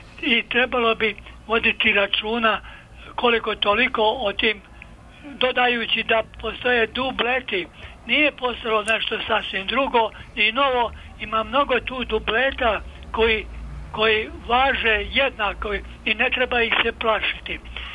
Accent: Herzegovina, Bosnia & Herzegovina; now in Novi Sad, Serbia; ja sam iz Hercegovine, poreklom u 88. godini.

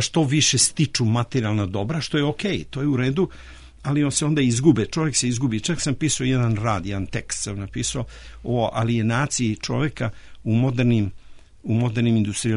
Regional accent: Bor, Bor District, Serbia; now in Belgrade, Serbia; Ovde u Beogradu, ja sam iz Bora, tamo sam završio srednju i osnovnu školu

